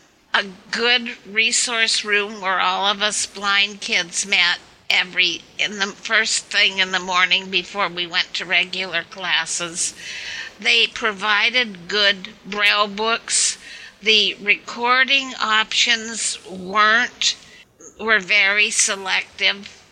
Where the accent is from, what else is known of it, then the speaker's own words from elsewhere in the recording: San Francisco, California, United States; also born or lived in San Bruno; Well, I grew up in San Francisco until my senior year of high school, when my parents made the choice to move to San Bruno